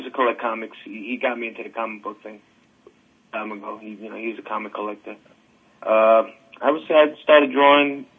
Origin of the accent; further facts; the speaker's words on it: Brooklyn, New York, United States; I'm from here, Brooklyn, man. You know how it is.